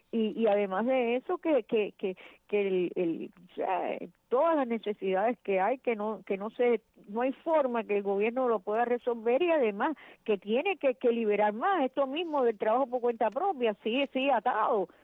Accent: Cuba

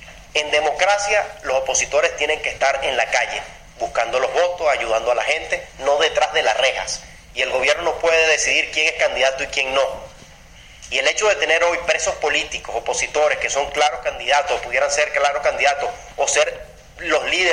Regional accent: Venezuela; esos desafíos que tenemos como latinoamericanos nos tocan a nosotros como venezolanos, sobre todo en la realidad que estamos viviendo.

